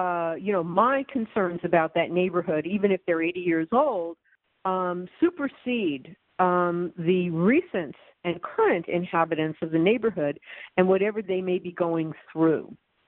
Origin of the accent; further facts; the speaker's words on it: New York City, New York, United States; And because I'm a New Yorker, we were having a conversation.